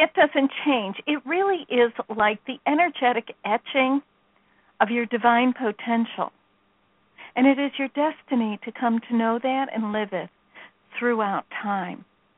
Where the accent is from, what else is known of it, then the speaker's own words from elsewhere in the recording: Midwest, United States; I'm from the Midwest. What do I know from Sanskrit? Nothing.